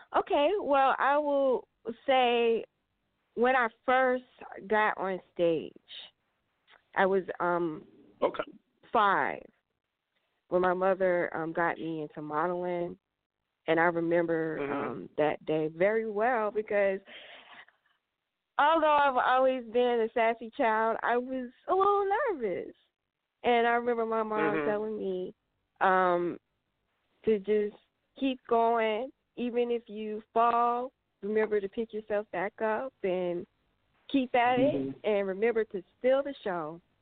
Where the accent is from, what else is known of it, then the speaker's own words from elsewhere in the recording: Fairburn, Georgia, United States; Well, I am originally from Atlanta, so I was born in East Point, and I grew up in Fairburn, Georgia.